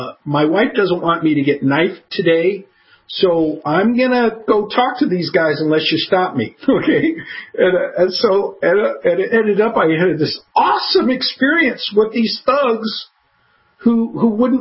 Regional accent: Scotland, United Kingdom; And I said, I'm Scottish.

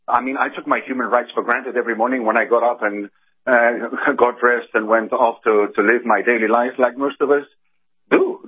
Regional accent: New York City, New York, United States; I came from New York.

